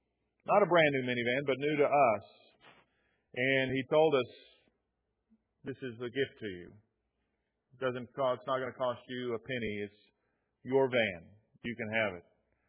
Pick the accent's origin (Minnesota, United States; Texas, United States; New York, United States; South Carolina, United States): South Carolina, United States; We're from South Carolina, you remember.